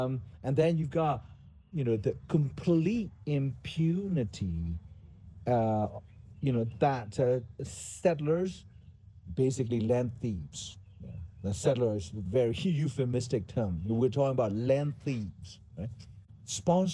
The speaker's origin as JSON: {"language": "English", "country": "Myanmar", "said": "I came from Burma, or Myanmar, if you want to call it, where we, the Buddhist majority"}